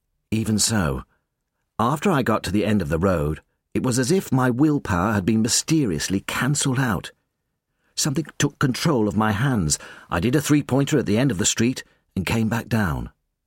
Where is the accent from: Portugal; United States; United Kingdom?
United Kingdom; I've always liked being British